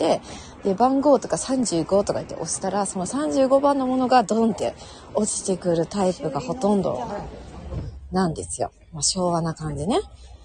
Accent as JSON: {"language": "Japanese", "town": "Miyazu", "region": "Kyoto", "country": "Japan", "tie": "born or raised there", "said": "私の地元のね、宮津の、丹後の宮津です、丹後の宮津。"}